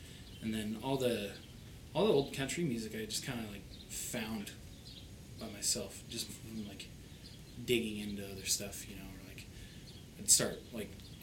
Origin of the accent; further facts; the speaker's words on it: Carson City, Nevada, United States; Yeah, well, I grew up in Carson.